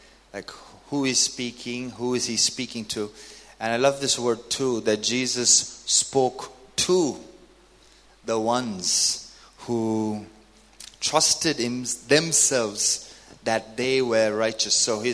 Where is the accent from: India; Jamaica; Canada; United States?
India; Sorry, I come back after 10 years and I get a culture shock, and I'm Indian now.